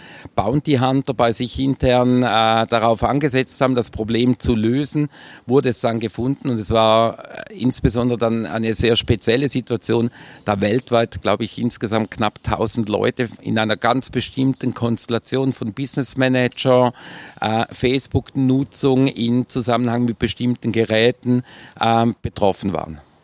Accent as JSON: {"language": "German", "country": "Switzerland", "said": "nachher wird sicherlich nicht besser, wenn ein Schweizer kommt. Ja, ich bin dann auf die Bühne, habe auf Schweizerdeutsch begon"}